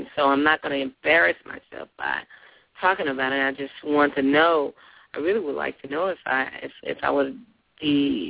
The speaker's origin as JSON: {"language": "English", "region": "Tennessee", "country": "United States", "said": "Tennessee."}